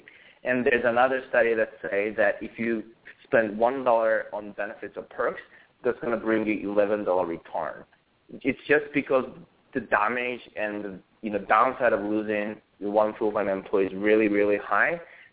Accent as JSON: {"language": "English", "region": "Tokyo", "country": "Japan", "lives_now": "United States", "said": "When I started the company, I didn't know, I was from Tokyo, so I didn't know how to run a company in the U.S."}